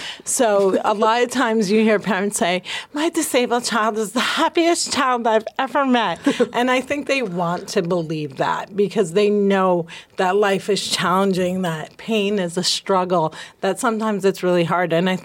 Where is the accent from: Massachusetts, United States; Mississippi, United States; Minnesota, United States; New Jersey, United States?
New Jersey, United States; And I'd be like, I'm from Jersey.